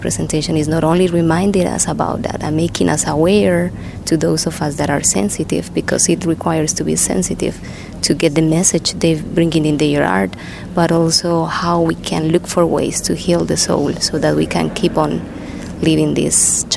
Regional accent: Colombia; I come from Colombia in South America, and I've been working with displaced children for 2 years.

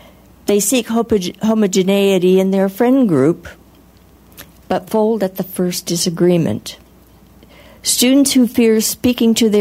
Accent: Blackfoot, Idaho, United States; Many of my U of I students came from places like my hometown, Blackfoot.

